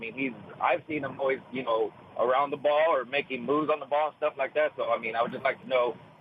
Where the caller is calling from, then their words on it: California, United States; Oh, I'm calling from a little town, dead center, by Fresno.